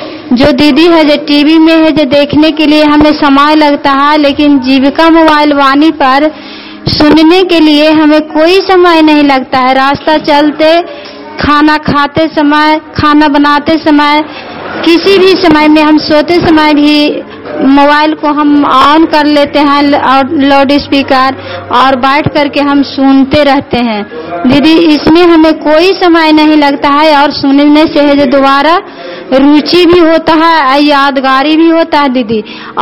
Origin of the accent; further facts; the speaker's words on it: Nagarnausa, Bihar, India; मैं नगर नौसा गाँव के रहने वाले हूँ। मेरा प्रखंड नगर नौसा है, जिला नालंदा है।